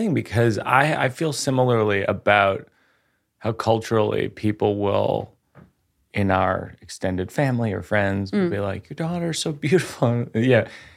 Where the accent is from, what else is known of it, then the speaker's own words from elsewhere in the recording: Massachusetts, United States; Massachusetts, like suburban Massachusetts.